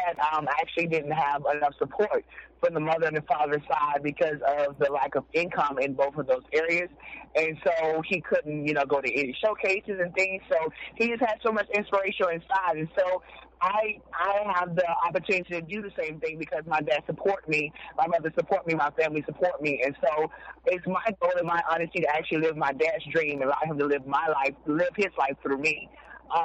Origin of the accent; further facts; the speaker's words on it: Florida, United States; I have been doing a couple in Atlanta, Georgia, in Florida as well, my hometown.